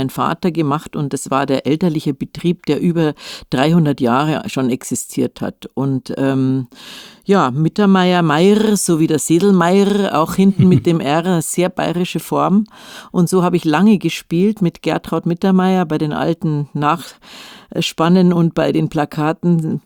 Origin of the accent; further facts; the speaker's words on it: Munich, Bavaria, Germany; In Laim. In München-Laim, das ist im Westen, also neben Nymphenburg, das die Leute mehr kennen. Da habe ich später dann viele zig Jahre gewohnt, aber in so einem normalen Familienviertel, in einem kleinen Reihenhaus